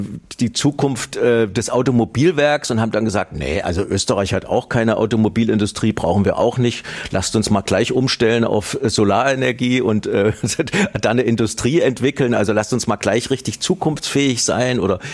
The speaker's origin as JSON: {"language": "German", "region": "East Germany", "country": "Germany", "said": "dass wir als Ostdeutsche in diesem gesamtdeutschen Zusammenhang immer auch wieder uns melden müssen"}